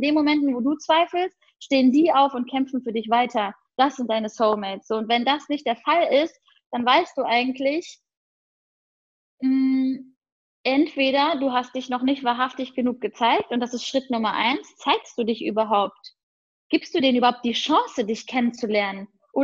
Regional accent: Cologne, North Rhine-Westphalia, Germany; moved away; alles hinter mir zu lassen in Köln, raus in die weite Welt, soweit es nur geht, weg von meiner Heimatstadt

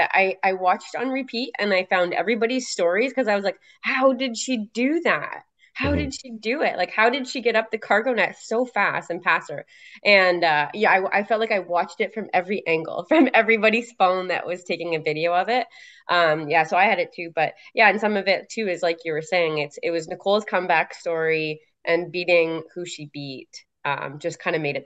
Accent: Canada; And so that finish was just memorable as a Canadian fan, to have all the Canadians out there in LA just crushing that High Rock.

